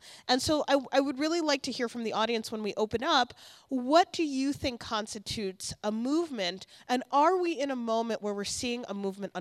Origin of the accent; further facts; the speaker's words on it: Chicago, Illinois, United States; If we saw what happened in my hometown yesterday of Chicago when Donald Trump came to the campus of UIC, right?